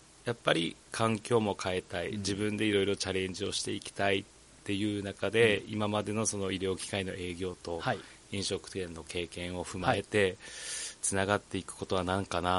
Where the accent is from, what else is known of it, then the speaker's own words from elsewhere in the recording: Kagoshima, Japan; でせっかくやるならもう地元の鹿児島で、うん、っていうので戻ってきて